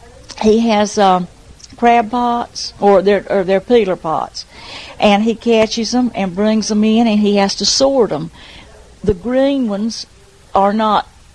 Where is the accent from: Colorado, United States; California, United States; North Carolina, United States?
North Carolina, United States; Manteo; I was born and raised right here in Mattia. And I grew up here, and I went to school with local children and on the island, and I graduated. And we all talk alike.